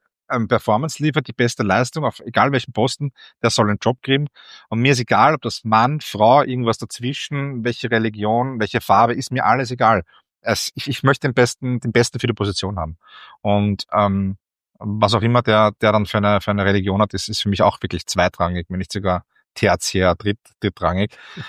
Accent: Austria; zumindest bei uns in Österreich

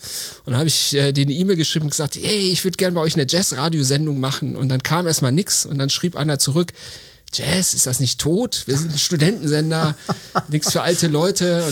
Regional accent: North Rhine-Westphalia, Germany; weil ich komme aus der Nähe von Wuppertal, aus einem kleinen Ort.

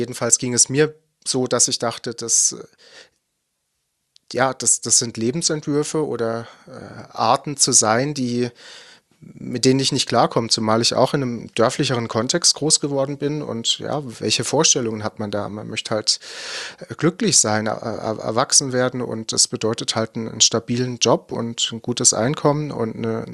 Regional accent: Baden-Württemberg, Germany; born there; Also ich komme eher aus dem Nordbadischen gebürtig.

